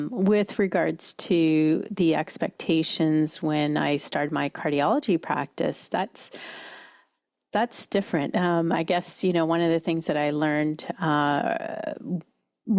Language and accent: English; Ontario, Canada; now in Victoria, Canada; Although I wasn't raised in Victoria, this is where I call home with my husband and two daughters. I grew up in Ontario in a multi-generational home.